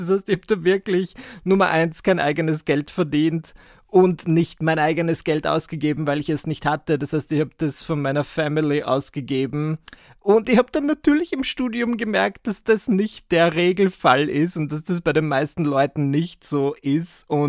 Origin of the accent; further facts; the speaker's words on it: Burgenland, Austria; Ja, ich bin im Burgenland aufgewachsen, ich war in meinem Dorf, aber nicht sonderlich involviert